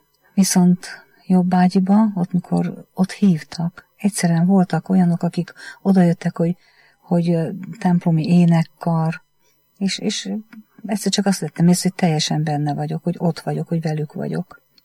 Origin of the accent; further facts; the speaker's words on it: Pásztó, Nógrád, Hungary; born there; Pászton születtem.